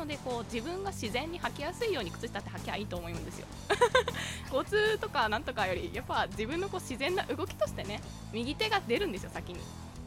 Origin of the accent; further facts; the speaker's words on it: Hiroshima, Japan; 私広島県民ですので